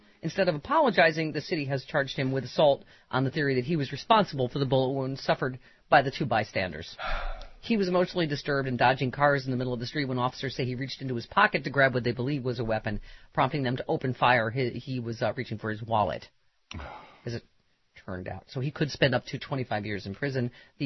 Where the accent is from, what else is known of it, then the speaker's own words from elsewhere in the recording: Trenton, New Jersey, United States; born there; I was born in Trenton, and I'm proud to say not once have I woken up with anything that wasn't supposed to be there.